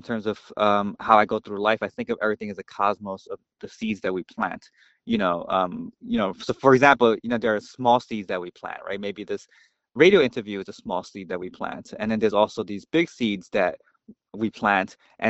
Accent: Brooklyn, New York, United States; I grew up in Sunset Park, Brooklyn, which is one of the I guess pretty cosmopolitan cities, towns in Brooklyn, New York.

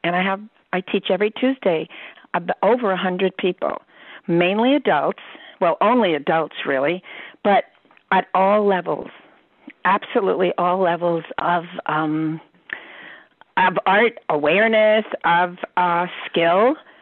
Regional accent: New York City, New York, United States; I was brought up in New York City and Washington Heights

